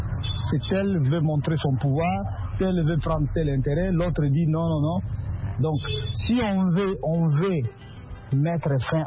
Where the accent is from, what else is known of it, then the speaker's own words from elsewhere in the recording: Kama, Maniema, DR Congo; quand j'étais chez nous au Maniema, à Kama, où j'étudiais aux humanités.